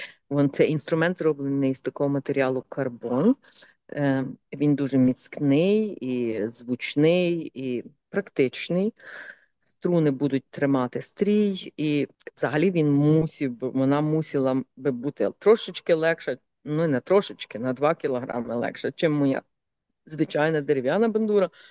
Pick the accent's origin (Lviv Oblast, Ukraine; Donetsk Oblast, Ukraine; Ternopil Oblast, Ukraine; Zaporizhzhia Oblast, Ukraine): Ternopil Oblast, Ukraine; Khorostkiv; moved away as an adult; now in Australia; я з Хоросткова, з Тернопільської області.